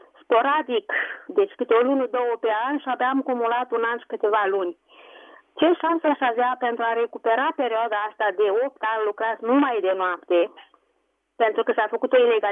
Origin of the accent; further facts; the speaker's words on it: Bacău, Bacău County, Romania; Sunt reclamarea din Bacău.